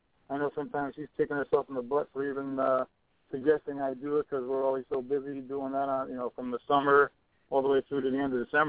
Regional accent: Stratford, Connecticut, United States; From Stratford, Connecticut.

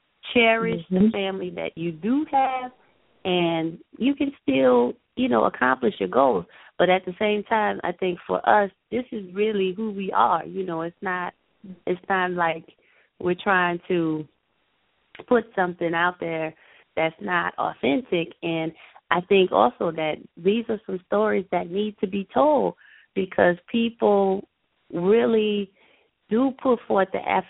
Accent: New Orleans, Louisiana, United States; we were raised in New Orleans. So we were kind of raised with some old school values, with old school people

